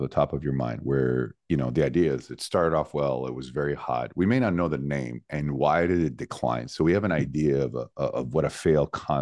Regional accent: Montreal, Quebec, Canada; So let's go back to your, we're both from Montreal, Canada.

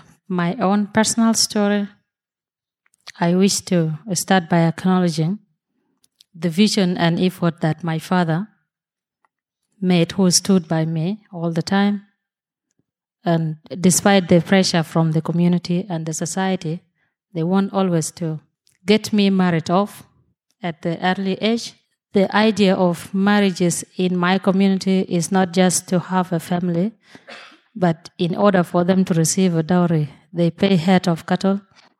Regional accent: South Sudan; I'm from South Sudan.

